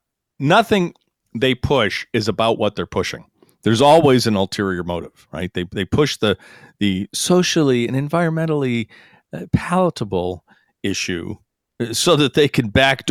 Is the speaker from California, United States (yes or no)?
no; New York, United States; because all it is as a New Yorker